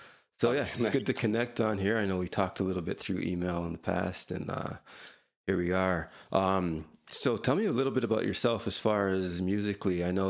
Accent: Hamilton, Ontario, Canada; I grew up in Hamilton.

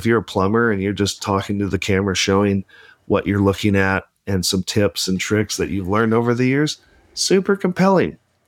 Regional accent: Pacific Northwest, United States; I grew up in the Pac Northwest, so Tillamook's awesome.

